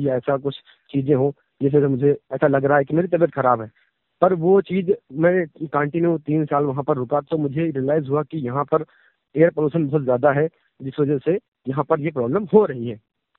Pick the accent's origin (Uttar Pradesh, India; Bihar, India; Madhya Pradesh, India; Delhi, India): Uttar Pradesh, India; Barkhurdarpur; और मैं रायबरेली जिले का रहने वाला हूँ। मेरा गांव का नाम है बरखुरदारपुर। और जब मैं अपने गांव से निकला शहर कमाने के लिए, तब दिल्ली शहर में गया मैं